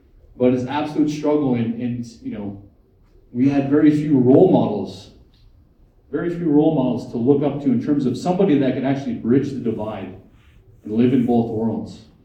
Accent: Fort Yukon, Alaska, United States; I grew up in Fort Yukon. That's where Hudson Stuck is buried. And so growing up, you hear stories about Hudson Stuck, and you know people who were born in Stuck Memorial Hospital.

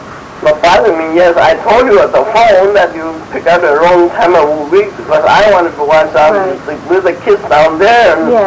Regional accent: Fort Yukon, Alaska, United States; Port Yukon.

